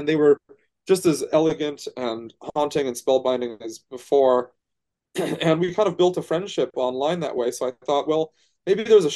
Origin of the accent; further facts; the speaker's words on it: Minnesota, United States; even though I grew up in Minnesota and he grew up in Turkey